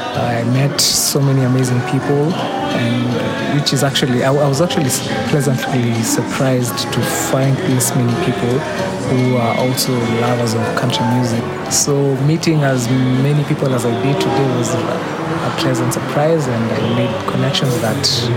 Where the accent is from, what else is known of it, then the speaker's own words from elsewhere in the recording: Nairobi, Kenya; I'm from Nairobi.